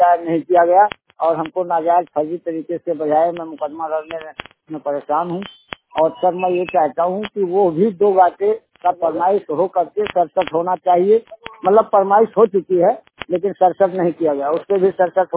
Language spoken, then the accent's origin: Hindi; Sukul Purwa, Uttar Pradesh, India; ग्राम सुकुल पुरवा मौजा श्रीपुर बैराजी का रहने वाला हूँ, थाना विशेषरगंज जिला बहराइच।